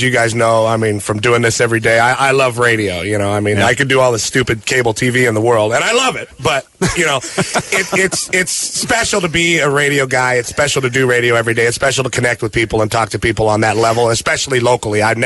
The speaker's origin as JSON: {"language": "English", "town": "San Pedro", "region": "California", "country": "United States", "tie": "born or raised there", "said": "from my hometown of San Pedro, played at San Pedro High School"}